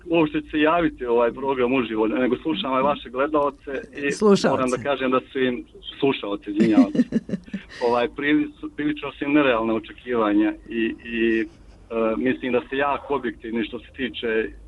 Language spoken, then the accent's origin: Serbian; Pljevlja, Pljevlja Municipality, Montenegro; smo sa sjevera iz Pljevalja